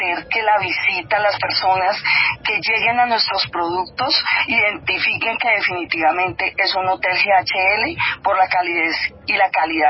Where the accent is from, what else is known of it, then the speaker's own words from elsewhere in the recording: Colombia; hay destinos, hay regiones que nosotros, incluso siendo colombianos, no las conocemos